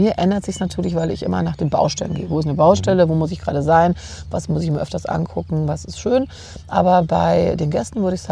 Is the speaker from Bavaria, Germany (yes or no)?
yes; Munich, Bavaria, Germany; ich komme ja aus München